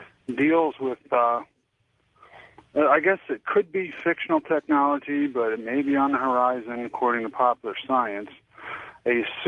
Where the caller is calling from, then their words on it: Dayton, Ohio, United States; I'm calling from Dayton, Ohio.